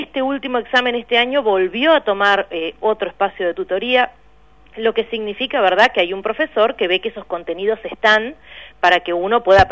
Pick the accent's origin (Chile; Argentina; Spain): Argentina; Gualeguaychú, Entre Ríos; Yo soy la ciudad de Gualeguaychú.